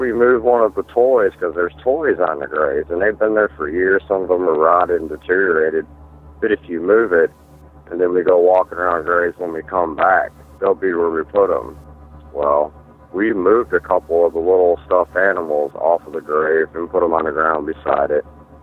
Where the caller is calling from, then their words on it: Port Clinton, Ohio, United States; calling from Port Clinton, Ohio.